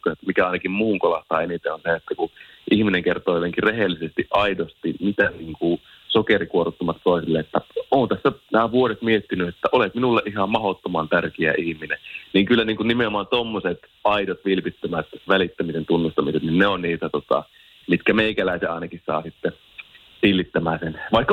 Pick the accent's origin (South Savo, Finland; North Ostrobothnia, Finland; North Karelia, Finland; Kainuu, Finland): North Ostrobothnia, Finland; Oulu; accent: Oulu dialect; mä sanoin, että mä oon Oulusta ja sen takia kuulostan tältä.